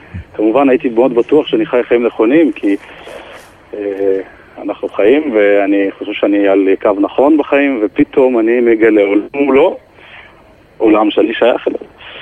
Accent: Rishon LeZion, Central District, Israel; also born or lived in Chernivtsi, Ukraine; הגענו בראשון, הגענו לראשון, ומאז ועד היום המשפחה גר בראשון. אז את כל שנות הילדות העברתי בראשון.

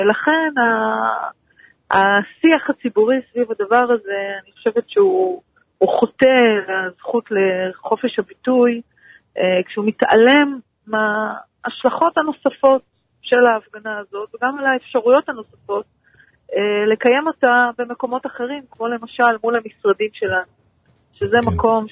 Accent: Jerusalem, Jerusalem District, Israel; אני ירושלמית

